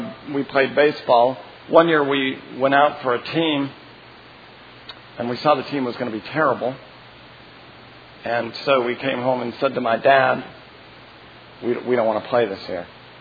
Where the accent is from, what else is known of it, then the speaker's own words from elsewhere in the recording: Salem, Oregon, United States; It's a joy for me since I grew up in Oregon, Salem.